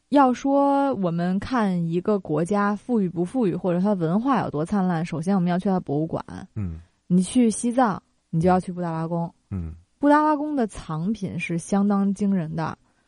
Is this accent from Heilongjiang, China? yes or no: no; Beijing, China; 这个白塔就是因为我是北京人嘛